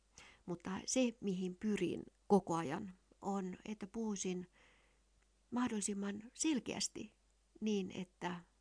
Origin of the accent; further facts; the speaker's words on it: Pori, Satakunta, Finland; accent: Southwest Finnish dialect; olen Porista kotoisin. Siellä on sitä Lounais-Suomen murretta, missä on paljon perua Ruotsi, Viro, hansakulttuurin niiden murteista. Eli lyhennetään ja puhutaan nopeasti.